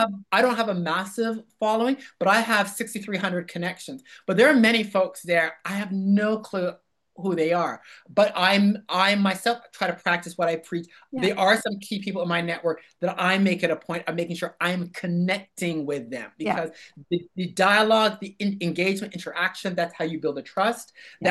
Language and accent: English; Toronto, Ontario, Canada; now in Sydney, Australia; I'm originally from Toronto